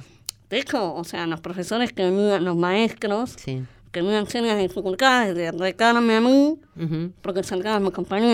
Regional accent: Longchamps, Buenos Aires Province, Argentina; yo soy de Long Hams, en esa época era una ciudad más chiquita. Y nos conocíamos todos, mi viejo era el zapatero, mi vieja tenía el local de zapatos

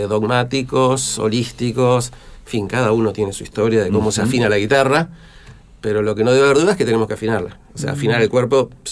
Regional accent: Bahía Blanca, Buenos Aires Province, Argentina; now in Neuquén, Argentina; yo no soy originalmente de acá, nací en otra ciudad, pero me curé, o sea, porque soy de Bahía Blanca, pero me curé, ya no soy más bahiense.

